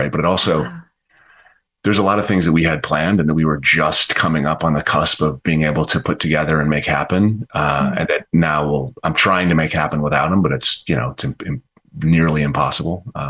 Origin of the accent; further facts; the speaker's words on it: Rapid City, South Dakota, United States; So we grew up in Rapid City, South Dakota.